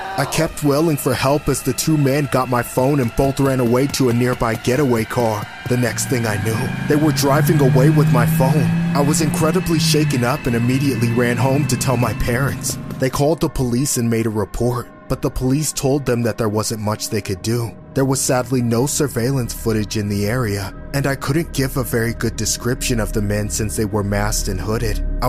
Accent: Denver, Colorado, United States; I grew up in Denver, Colorado my whole life.

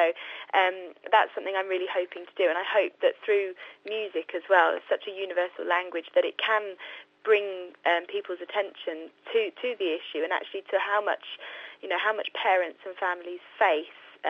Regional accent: East of England, United Kingdom; I'm from Hertfordshire, but we moved to Cambridge a couple of years ago and we've recently moved back down.

